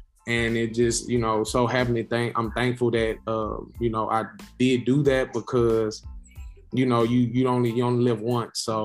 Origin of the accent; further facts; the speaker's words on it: Houston, Texas, United States; I'm from Houston, Texas.